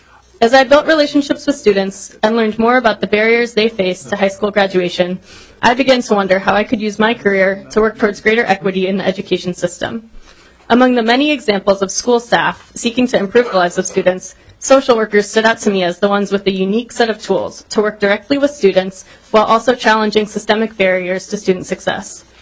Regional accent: Minnesota, United States; returning to my home state of Minnesota

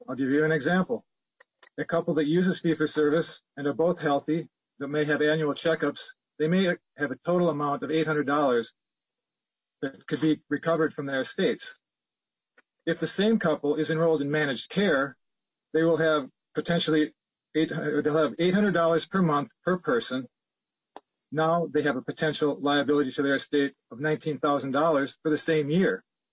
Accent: Finlayson, Minnesota, United States; I'm from Finlayson, Minnesota.

